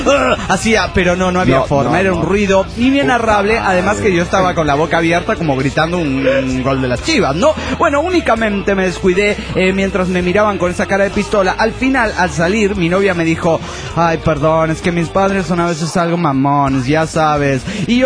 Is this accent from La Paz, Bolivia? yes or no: no; Potosí, Bolivia; potosina boliviana.